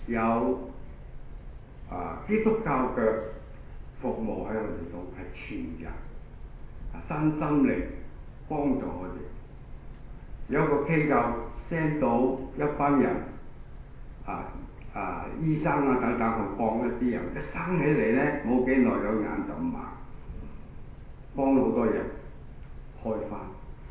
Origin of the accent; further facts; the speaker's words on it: Hong Kong; 我哋香港人、東南亞嚟啲人